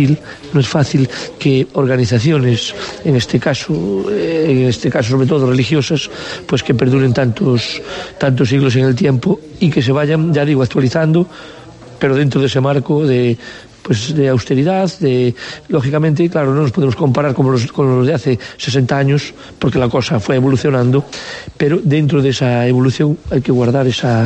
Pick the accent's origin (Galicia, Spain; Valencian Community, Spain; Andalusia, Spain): Galicia, Spain; Viveiro; Pero no somos de Bilbao, somos de Viveiro.